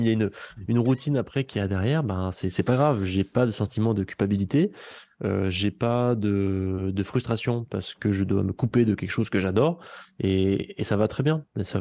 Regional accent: Vichy, Auvergne-Rhône-Alpes, France; je suis d'Ichy, je suis Auvergnat

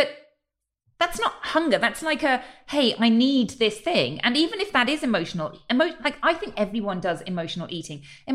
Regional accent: Spain; English is a second language; Growing up in Spain, we're just so spoiled in terms of fruit and vegetables.

